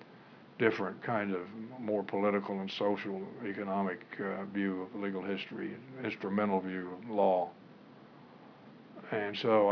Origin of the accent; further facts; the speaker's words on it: Arkansas, United States; Most of the SJD students were from foreign countries. So was I. I was from Arkansas.